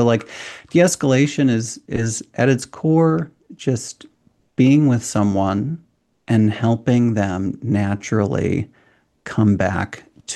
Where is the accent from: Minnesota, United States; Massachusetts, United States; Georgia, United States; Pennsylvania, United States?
Minnesota, United States; Watertown; born or raised there